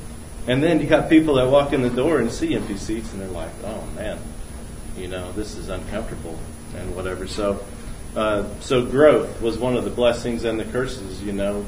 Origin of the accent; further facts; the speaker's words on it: Clinton, United States; I was kind of ashamed to say I'm from Clinton